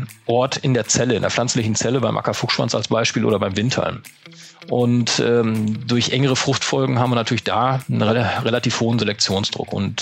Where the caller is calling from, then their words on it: North Rhine-Westphalia, Germany; Ja, ich bin aus der Nähe von Münster in Westfalen zugeschaltet, also wirklich im Nordwesten der Republik angesiedelt. Da, wo eigentlich auch die Viehdichte sehr hoch ist.